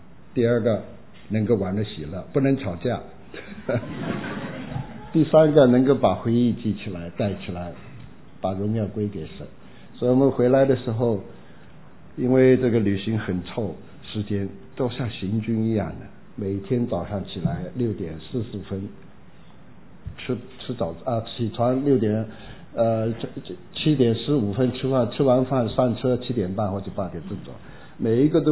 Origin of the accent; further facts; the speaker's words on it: China; 我讲这个就是我们中国人实在是应该站起来了。